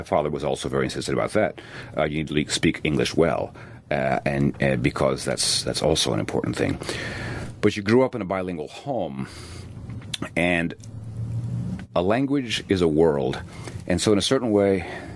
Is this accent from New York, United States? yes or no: no; Corpus Christi, Texas, United States; when I was growing up in Corpus Christi with my mom and dad and my brothers and my sister and my maternal grandmother, if my grandmother was present, we spoke Spanish